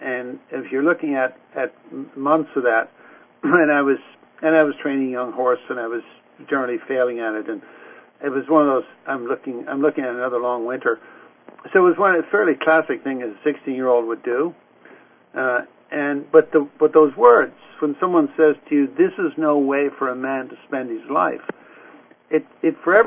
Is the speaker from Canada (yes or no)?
no; Ireland; also born or lived in England; now in United States; it's not likely, when you come to the United States as an Irish person, you don't suffer any discrimination. Other people have discrimination here, but not the Irish.